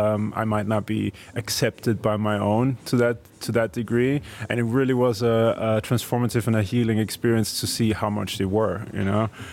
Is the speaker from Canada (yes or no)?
no; Austria; English is a second language; So I was like, okay, my home country and my birth country, of course, comes first.